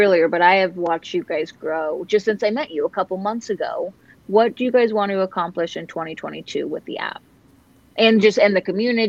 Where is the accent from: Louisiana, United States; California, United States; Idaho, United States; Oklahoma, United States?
Idaho, United States; Sandpoint; also born or lived in Spokane; now in Florida, United States; so she's from Sandpoint and I'm from Spokane. They're like an hour away from each other. I grew up in Sandpoint my whole life, you know.